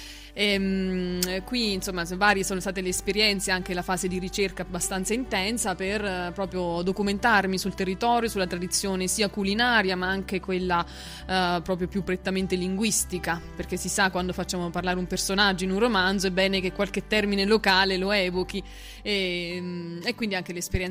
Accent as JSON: {"language": "Italian", "town": "Porto San Giorgio", "region": "Marche", "country": "Italy", "said": "Esatto, sono di Porto San Giorgio, quindi siamo vicini."}